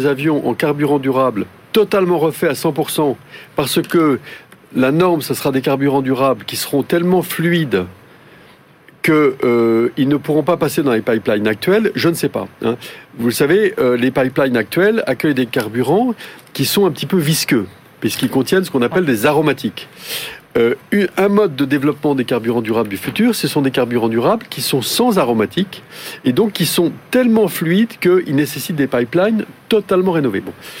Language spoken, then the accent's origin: French; France; en tant que Français